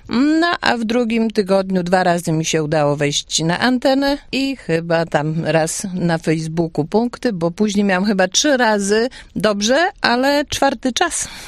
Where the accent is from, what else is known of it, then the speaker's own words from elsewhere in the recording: Kluczbork, Opole Voivodeship, Poland; jestem z Kluczborka i brałam udział w konkursie.